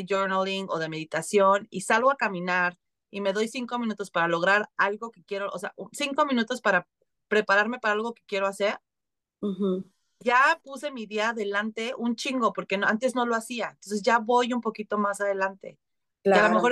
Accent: Mexico; now in Vancouver, Canada; Porque soy mexicana y entonces necesito la vitamina D.

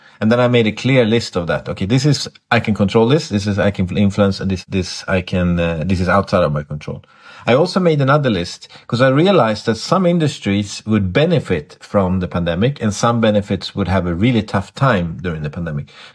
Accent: Sweden; basically move back to Sweden, my home country, and start from scratch.

